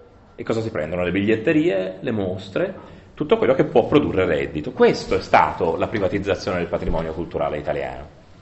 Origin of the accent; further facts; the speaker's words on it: Florence, Tuscany, Italy; non so se ve ne siete accorti, lo dico da fiorentino